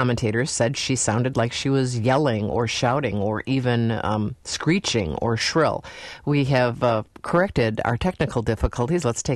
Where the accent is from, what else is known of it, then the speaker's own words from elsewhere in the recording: Midwest, United States; I'm kidding, because I'm from the Midwest, too.